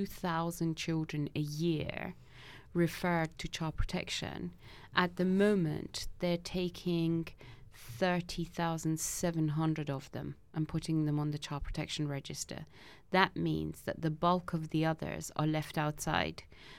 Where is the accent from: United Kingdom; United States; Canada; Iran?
Iran; Well, I grew up in Iran